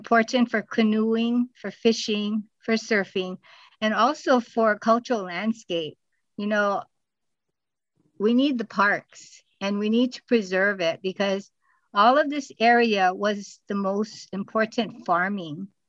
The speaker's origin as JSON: {"language": "English", "town": "Kailua-Kona", "region": "Hawaii", "country": "United States", "said": "I'm from Big Island, Kailua Kona. I have the first surf shop in Kona since 1978. I'm Kanaka Maoli, born in the territory of Hawaii."}